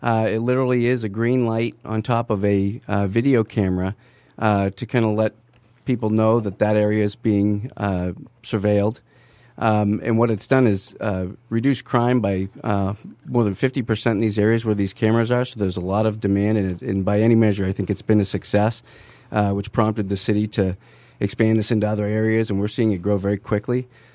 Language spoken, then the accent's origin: English; Maine, United States; I'm from Maine.